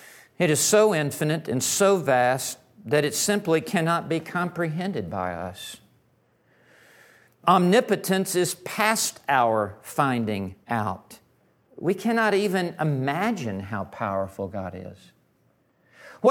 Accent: Memphis, Tennessee, United States; When I went off to college a million years ago, I grew up in Memphis, Tennessee.

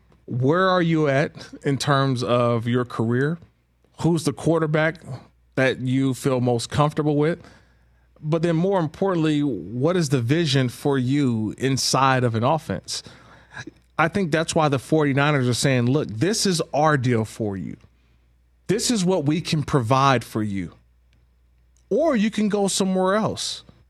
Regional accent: California, United States; here's John Lynch in my hometown of the Bay Area on KNBR

